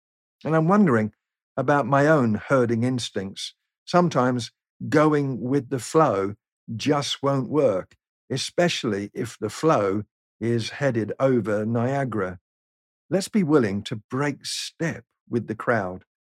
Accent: United Kingdom; It's a sight that tempted me for a moment to resign from being British.

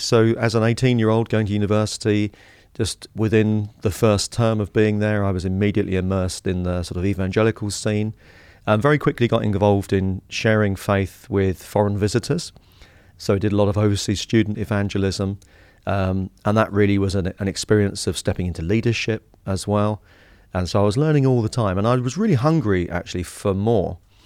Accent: Harlow, East of England, United Kingdom; Well, I grew up in Harlow in Essex.

